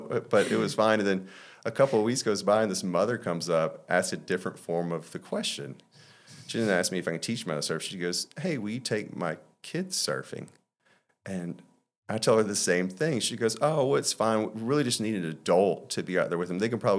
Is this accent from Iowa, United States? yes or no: no; Mississippi, United States; I'm so sorry. I'm from Mississippi. We don't have any waves and the water's brown.